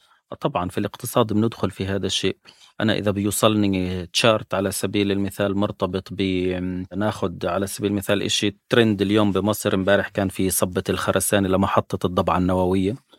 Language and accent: Arabic; Palestine; طب 400 جنيه عندنا بفلسطين يعني 12 دولار 13 دولار